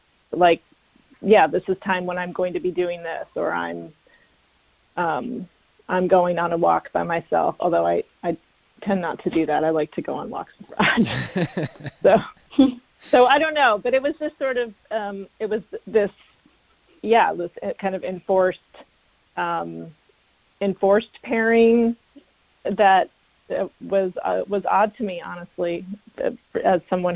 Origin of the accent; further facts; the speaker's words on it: Rochester, United States; We're both from Rochester and our parents are nearby and we can't even see them.